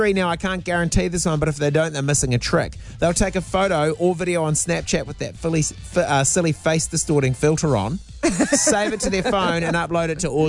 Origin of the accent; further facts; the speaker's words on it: Hamilton, Waikato, New Zealand; I've always thought it would be, and growing up in Hamilton